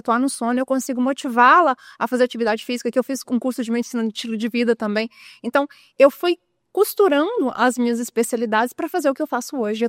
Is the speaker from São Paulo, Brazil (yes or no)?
no; Lagoa da Prata, Minas Gerais, Brazil; eu sou de Lagoa da Prata.